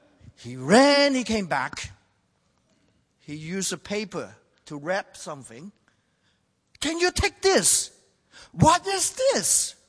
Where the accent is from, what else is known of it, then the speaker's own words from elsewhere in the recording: Hong Kong; first language Cantonese; English is a second language; I speak four languages. I speak Cantonese as my mother tongue, and Mandarin as a national language. I speak a little English, but actually most of the time I speak Chinglish.